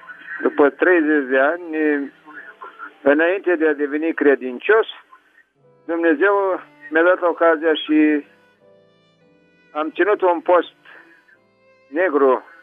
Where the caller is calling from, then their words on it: Iași, Iași County, Romania; de la Iași.